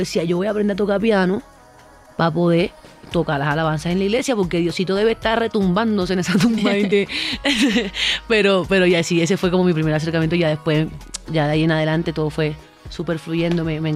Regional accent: Montería, Córdoba, Colombia; Soy de Montería, Córdoba. Tengo 23 años. Hago música.

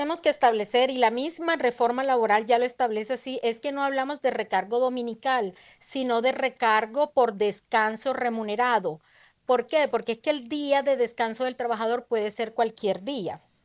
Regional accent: Lorica, Córdoba, Colombia; Yo soy de Lorica, Córdoba.

